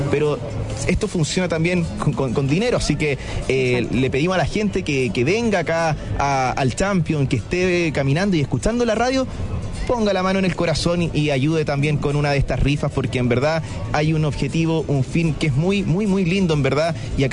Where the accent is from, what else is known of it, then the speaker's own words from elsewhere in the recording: Quintero, Valparaíso, Chile; yo vengo de Quintero, que es cerca de Viña del Mar